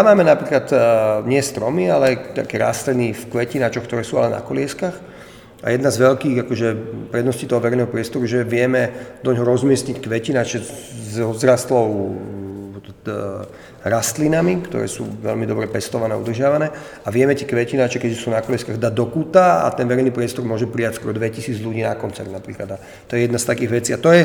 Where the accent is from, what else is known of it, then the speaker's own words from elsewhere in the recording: Bratislava, Bratislava Region, Slovakia; ja som Bratislavčan, vyrastal som na Šavku, to je kúsok od tejto zóny, 300 metrov, 400